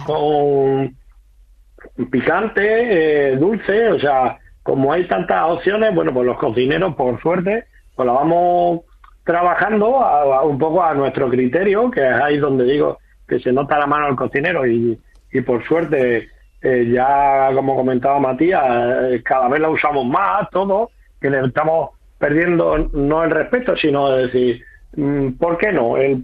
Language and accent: Spanish; Extremadura, Spain; Que nosotros, como extremeños que somos, siempre vamos tarde a todos